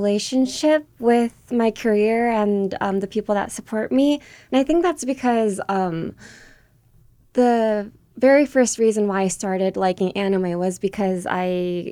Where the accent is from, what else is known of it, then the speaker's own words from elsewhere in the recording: United States; So I grew up in America all my life before I started this career, which was 7 years ago. And by then, I didn't really know how to speak perfect Japanese. Both my parents are Japanese